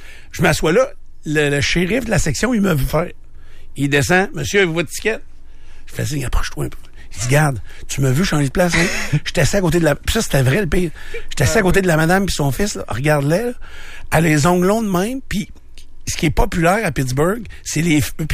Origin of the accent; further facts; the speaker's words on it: Canada; Ah ouais, tu viens d'où? From Canada.